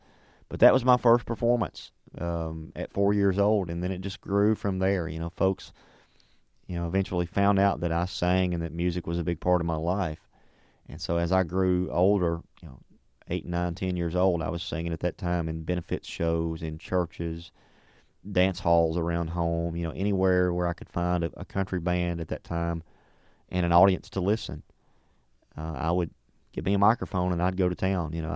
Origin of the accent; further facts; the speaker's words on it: Athens, Alabama, United States; when I was 4 years old at a local not a talent show, but it was just a variety show in Athens, Alabama, my hometown.